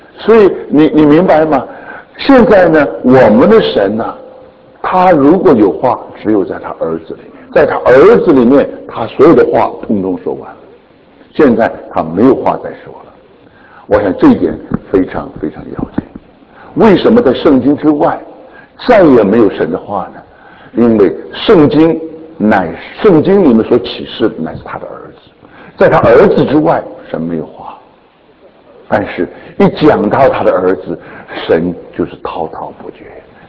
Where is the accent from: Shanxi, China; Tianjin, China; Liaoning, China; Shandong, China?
Shandong, China; accent: Shandong; 你听听我的山东腔，你就知道我从山东来的